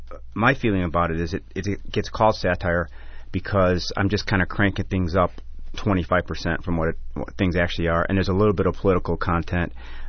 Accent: Chicago, Illinois, United States; I grew up in Chicago, so I don't know anything about nature.

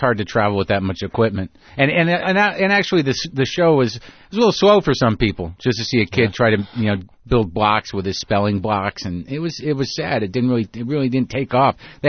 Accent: New Jersey, United States; born there; moved away; I was born in New Jersey, but I got out before that became important to become

